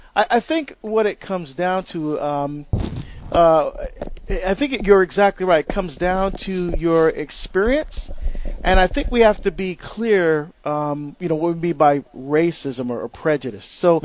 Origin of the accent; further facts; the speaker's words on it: Hillside, New Jersey, United States; I grew up in New Jersey in Hillside, right next to Newark, and I went to a parish that was predominantly white.